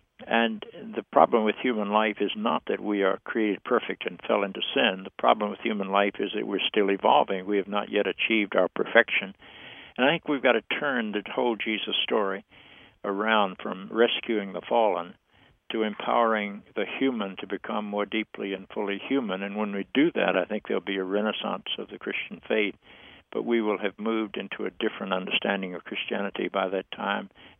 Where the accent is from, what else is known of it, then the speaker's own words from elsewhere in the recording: the South, United States; I grew up in the South, and we had to fight the civil rights battles for the dignity and humanity of people of color